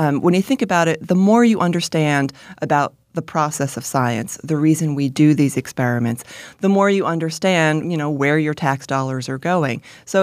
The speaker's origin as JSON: {"language": "English", "region": "New York", "country": "United States", "tie": "born or raised there", "said": "because I grew up in the New York area. So these were places, you know, on the Jersey Shore where I learned to swim."}